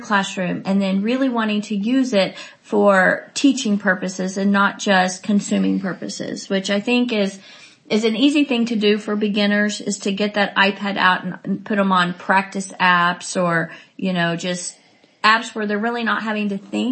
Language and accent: English; Texas, United States; And, you know, of course, I'm from Texas.